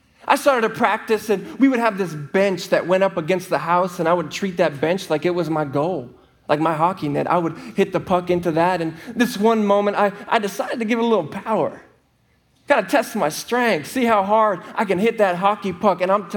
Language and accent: English; Colorado, United States; You know, I was born and raised in Colorado, and it's so beautiful there.